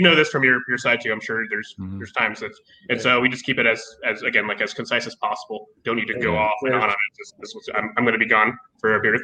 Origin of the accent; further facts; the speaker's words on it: Columbus, Ohio, United States; if I can contribute back to the community that raised me, like the Columbus, like, I grew up in Columbus.